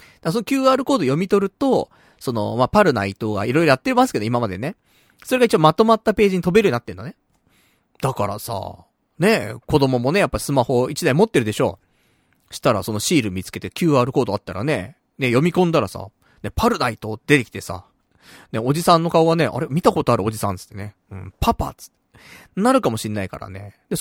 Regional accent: Saitama, Japan; その地元が埼玉だから。

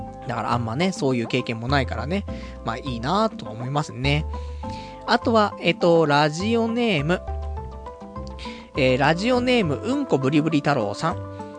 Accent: Saitama, Japan; まあ俺は埼玉出身だから埼玉事情しかわかんないけど

